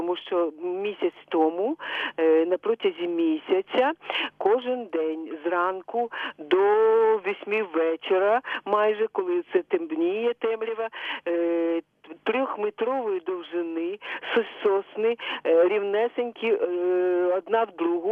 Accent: Kyiv, Ukraine; born there; я народилася в Києві в 46-му році. Люблю Київ, люблю Пущу Водицю, де на сьогодні я проживаю.

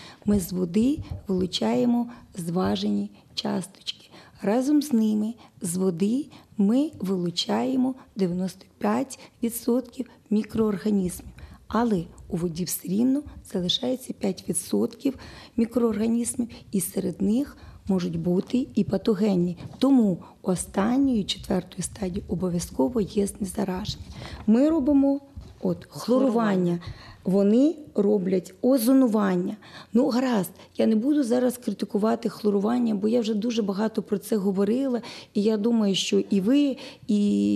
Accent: Chernivtsi, Chernivtsi Oblast, Ukraine; Значить, ми, чернівчани, маємо написати лист.

